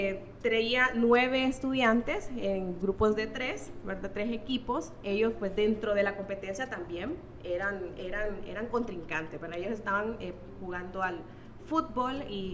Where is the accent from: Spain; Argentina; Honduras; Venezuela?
Honduras; San Pedro Sula, Cortés; y sí, es correcto, vengo desde San Pedro Sula.